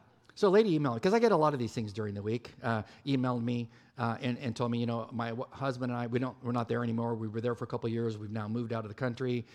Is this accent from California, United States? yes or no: yes; California, United States; I am from California, sorry.